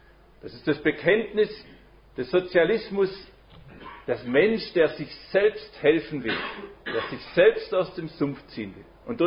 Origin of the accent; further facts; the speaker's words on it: Leonberg, Baden-Württemberg, Germany; Ich komme aus Stuttgart, Leonberg bei Stuttgart in Süddeutschland. Ich bin 57 Jahre alt und darf seit 27 Jahren dem Herrn Jesus nachfolgen.